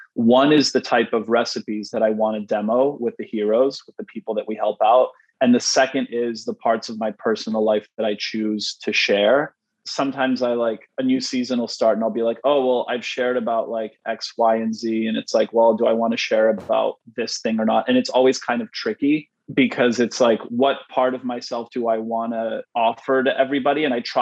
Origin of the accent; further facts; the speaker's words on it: Canada; because I'm Canadian and we apologize for existing.